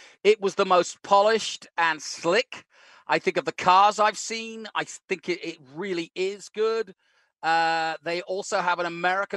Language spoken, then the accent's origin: English; England, United Kingdom; this really does make me as an English fan of Formula One sit up and listen.